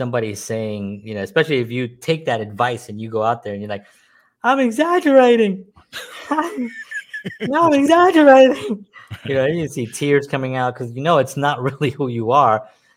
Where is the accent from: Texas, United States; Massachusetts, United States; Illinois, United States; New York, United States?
New York, United States; Bronx; You know, we're Latin men. We're from the Bronx. We don't no longer live there, so we've actually moved as well.